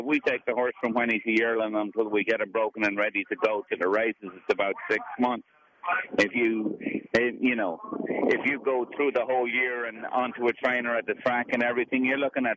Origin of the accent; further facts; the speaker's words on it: County Meath, Ireland; I'm from County Meath.